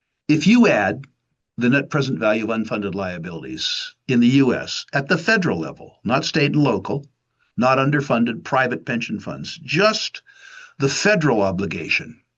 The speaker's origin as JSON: {"language": "English", "country": "United States", "said": "the society that I'm best prepared to discuss because I'm American"}